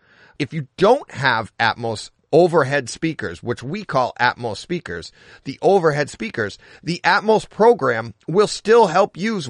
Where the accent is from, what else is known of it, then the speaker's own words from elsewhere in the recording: Massachusetts, United States; accent: Bostonian; he spelt it out correctly with my accent, that is. It sounds like you say P-U-P corn with your Bostonian accent. And I thought that was funny.